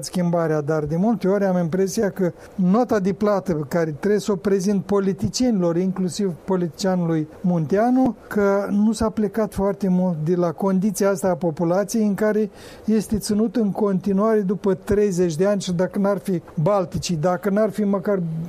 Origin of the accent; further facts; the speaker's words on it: Cinișeuți, Rezina District, Moldova; îi încărcau pe oamenii din satul meu de Baștine, Cinșăuți, și îi ducea la Râbnița